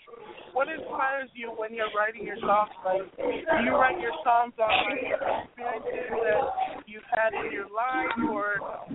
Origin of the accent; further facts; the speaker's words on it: California, United States; Because I'm actually from California myself, so I would like to come out and see you guys live.